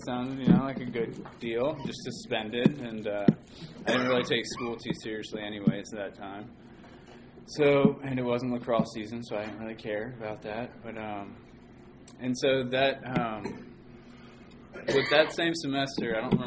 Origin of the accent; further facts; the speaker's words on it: Virginia, United States; also born or lived in Maryland / North Carolina / Boston / San Diego; I was born in Maryland. And lived there for like a month, moved to North Carolina, and then moved to Boston, lived there till I was about six, then moved to San Diego, and moved in fourth grade to Virginia